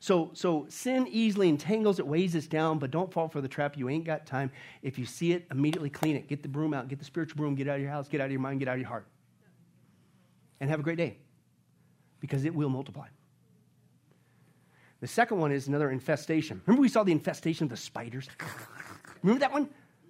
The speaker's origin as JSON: {"language": "English", "region": "Kansas", "country": "United States", "tie": "born or raised there", "said": "And it's like, man, but I grew up in Kansas. I always wanted to have a garden."}